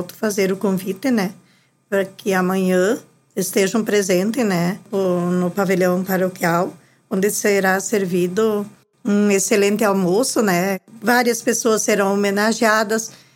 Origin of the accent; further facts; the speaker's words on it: Rodeio Bonito, Rio Grande do Sul, Brazil; eu amo o meu município, onde eu cresci, onde eu formei família